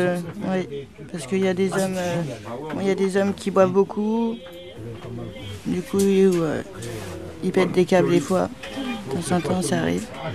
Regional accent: Pays de la Loire, France; moved away; Et j'ai passé mon enfance en Loire-Atlantique, vers Nantes, et j'ai voulu descendre

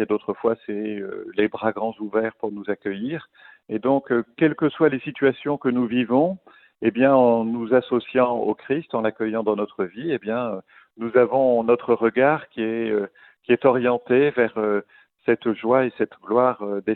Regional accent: Montpellier, Occitanie, France; Je suis originaire de Montpellier, c'est surtout ça.

